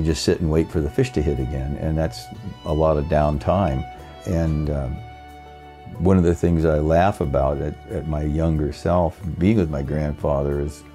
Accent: Oregon, United States; also born or lived in Astoria, Oregon; I was born in Astoria, Oregon, and my dad was actually in the Battle of the Bulge at the time I was born, and I grew up in a town about 15 miles away

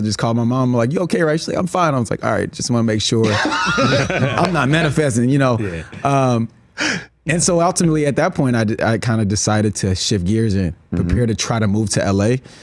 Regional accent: Chicago, Illinois, United States; Because I'm from Chicago.

